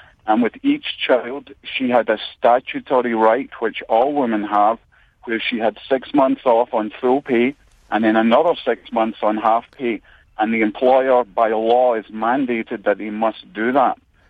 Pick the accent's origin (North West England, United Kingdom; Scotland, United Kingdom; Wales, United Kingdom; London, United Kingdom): Scotland, United Kingdom; now in United States; The point I would like to make is I'm from Scotland, and I'm married to an American lady, and we live in America